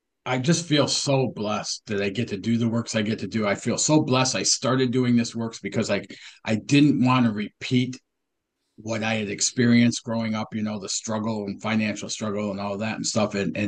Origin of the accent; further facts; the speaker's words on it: Detroit, Michigan, United States; Yeah, you know, I started out in, you know, I grew up in Detroit, Michigan.